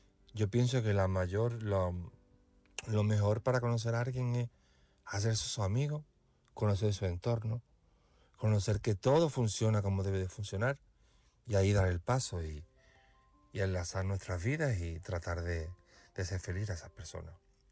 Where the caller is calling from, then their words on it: Seville, Andalusia, Spain; de Sevilla y llamo para apoyar esta noche